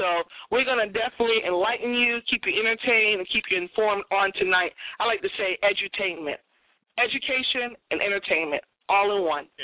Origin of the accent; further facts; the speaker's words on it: Boston, Massachusetts, United States; I said hots because I'm from Boston and we drive cars.